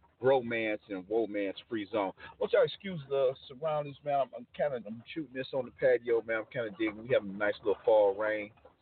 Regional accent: Michigan, United States; I'm a Michigander. This is a Michigan-based group, Michigan-based show.

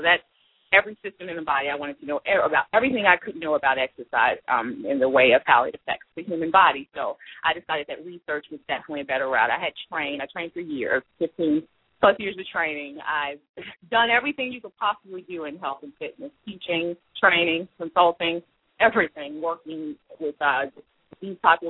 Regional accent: Chicago, Illinois, United States; I grew up in the Englewood community in Chicago, and we hear about the Englewood community in Chicago all over the nation, and that's where I grew up.

